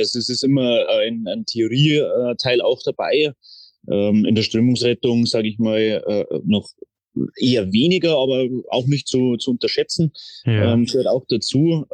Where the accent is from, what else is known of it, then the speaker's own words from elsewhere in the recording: Traunstein, Bavaria, Germany; Ja, ich bin aufgewachsen in Traunstein